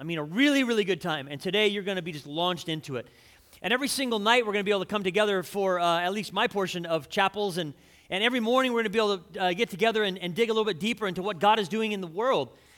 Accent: California, United States; I'm from Southern California. I like to surf in Huntington Beach. That's kind of like my little area.

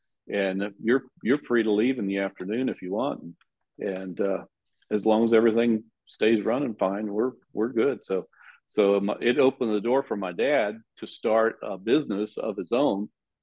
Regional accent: Baltimore, Maryland, United States; moved away; We moved to Florida from Baltimore back in 72.

